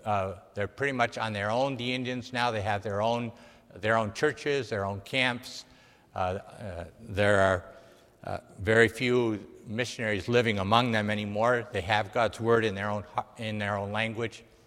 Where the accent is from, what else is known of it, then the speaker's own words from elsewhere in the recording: Bolivia; And so that's how I was born and raised in Bolivia.